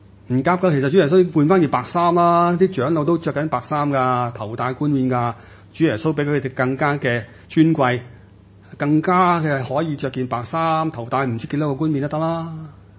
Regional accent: China; 在我们中国人这边

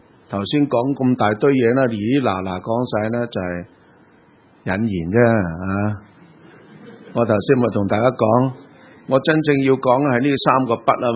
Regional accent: Hong Kong; 你知道我哋香港人咧好唔习惯睇书

